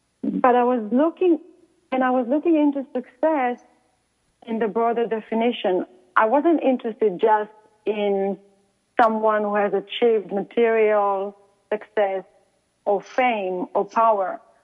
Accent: Israel; So I was born and brought up in Israel.

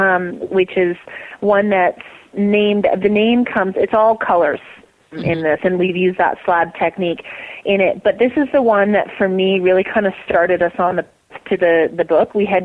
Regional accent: Canada; I'm Canadian, and so writing a book with an American publisher is very difficult for me because I want to spell things differently.

